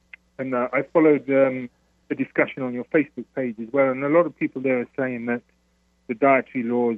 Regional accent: England, United Kingdom; moved away as an adult; now in Jerusalem, Israel

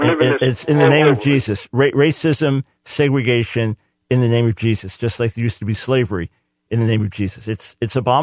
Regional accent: New York City, New York, United States; I grew up in New York City in kindergarten. My best friend in school was an African-American kid.

